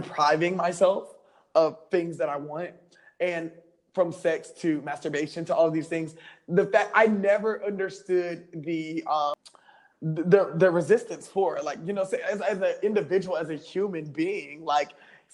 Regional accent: the South, United States; I think that growing up in the South and being in that religious state, you were never, you're never open to explore the possibilities of other things.

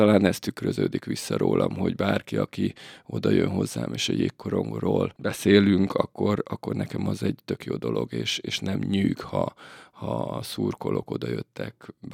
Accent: Dunaújváros, Fejér, Hungary; born there; Igen, Dunaújvárosban születtem én is, feleségem is, kisfiam is

